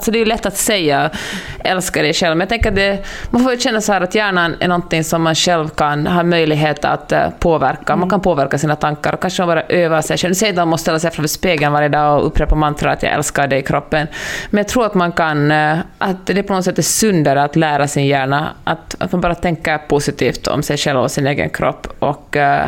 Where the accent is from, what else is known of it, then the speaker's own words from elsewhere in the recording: Sweden; jag bara körde på och jag är svensk